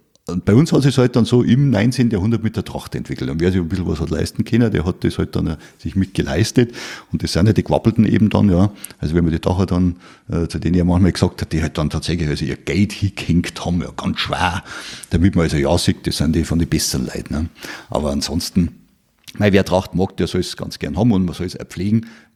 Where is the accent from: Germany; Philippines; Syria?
Germany; Munich, Bavaria; born there; Ich bin ja in München geboren, in Neuhausen, und habe ein paar Stadtteile durchgemacht, bis ich dann in Tudering gelandet bin.